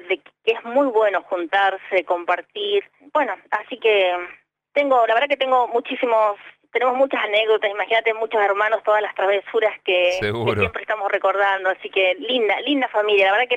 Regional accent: Corrientes, Argentina; soy de Corrientes, somos de una familia de San Luis del Palmar. Somos una familia numerosa, somos 14 hermanos.

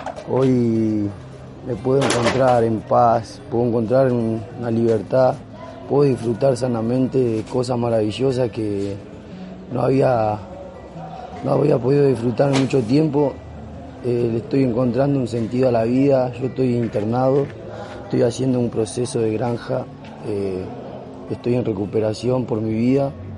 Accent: Buenos Aires, Argentina; vengo de Buenos Aires. Estoy peregrinando por las provincias que estamos ahora. Me encuentro en Mendoza, vengo de San Juan.

